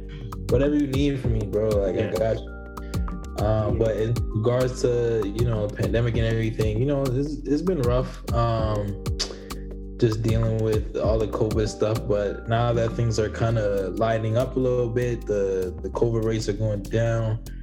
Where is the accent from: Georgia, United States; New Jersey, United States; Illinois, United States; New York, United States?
New York, United States; I grew up on Long Island. And the neighborhood I grew up in was predominantly like white and Hispanic.